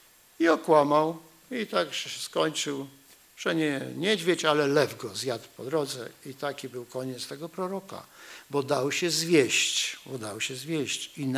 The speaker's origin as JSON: {"language": "Polish", "town": "Gdańsk", "region": "Pomeranian Voivodeship", "country": "Poland", "said": "Ja jestem z Gdańska, więc cytuję tak ostro, jak to jest napisane."}